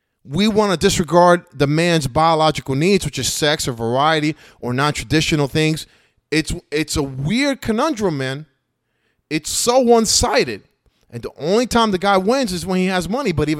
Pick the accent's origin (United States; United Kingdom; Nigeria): United States; I'm American, bro. I mean, I know white people and black people don't think I'm American, but I'm American.